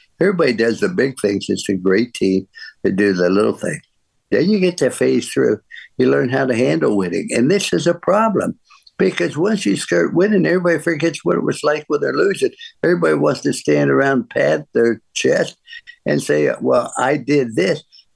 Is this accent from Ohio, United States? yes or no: yes; Ohio, United States; I went to school in Ohio. I was raised in Ohio.